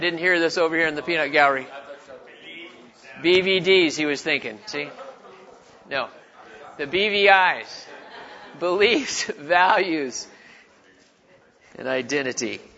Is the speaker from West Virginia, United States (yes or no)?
yes; West Virginia, United States; born there; I told you I was born in West Virginia. Tonight I'm going to read out of the West Virginia Bible.